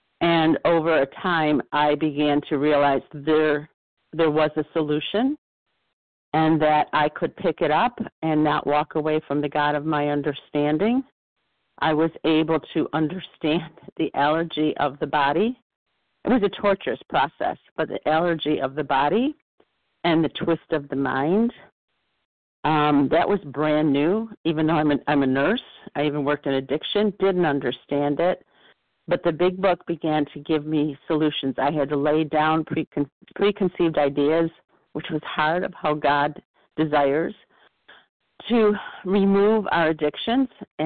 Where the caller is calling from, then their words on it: New York, United States; Hi, I'm calling from Western New York.